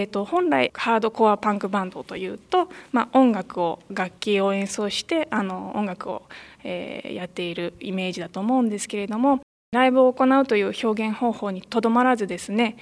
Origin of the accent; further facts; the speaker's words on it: Fujisawa, Kanagawa, Japan; 地元藤沢